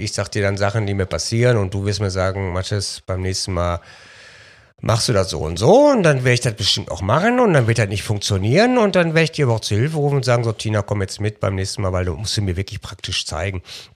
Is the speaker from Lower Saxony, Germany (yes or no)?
no; North Rhine-Westphalia, Germany; wir kommen ja beide aus dem Ruhrgebiet und da ist das halt, wir sagen das, was wir denken.